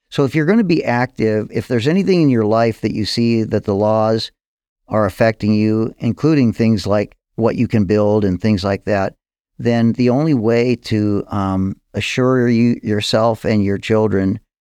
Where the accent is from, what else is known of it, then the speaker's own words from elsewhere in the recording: Ohio, United States; also born or lived in Arizona / Illinois; now in Oregon, United States; I grew up in Ohio and, like I say, lived in Arizona. I've lived in Illinois. I've moved around.